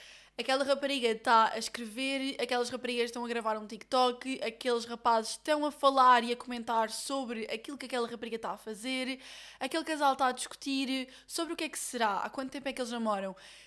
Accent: Lisbon, Portugal; olha, eu sou de Portugal, se quiserem ficar com o meu número, tipo, perguntarem alguma coisa quando forem, sou de Lisboa

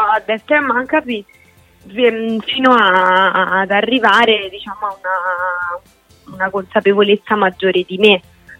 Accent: Lazio, Italy; accent: Roman; dove utilizzo un po' anche di più il mio dialetto romano, dove sono veramente me stessa a 360 gradi.

